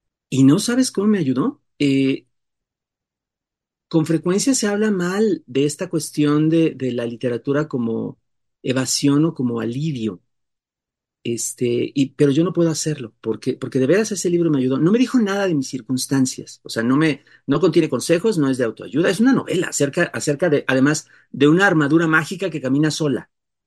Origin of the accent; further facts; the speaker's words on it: Toluca, State of Mexico, Mexico; Yo entonces vivía en Toluca, mi ciudad natal